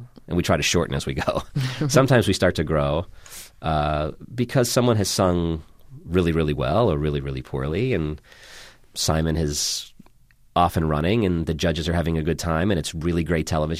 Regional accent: Scotland, United Kingdom; accent: Scottish; you don't want to hear my Scottish accent.

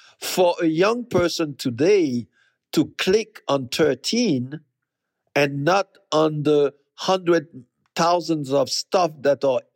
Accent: Haiti; through the fact that I came from Haiti, a country which is very aware of its history, I knew to make the difference.

